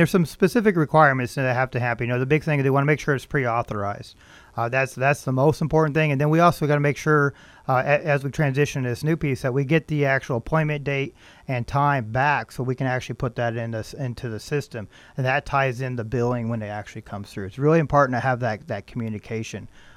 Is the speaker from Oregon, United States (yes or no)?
yes; Oregon, United States; Yeah. I grew up in Looking Glass Valley, and yeah, I'm native born here.